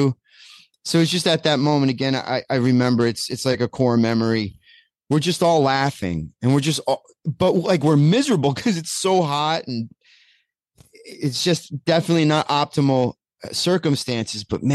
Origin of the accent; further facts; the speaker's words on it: New Jersey, United States; I grew up in Northeastern New Jersey, so there's a lot of like Italian.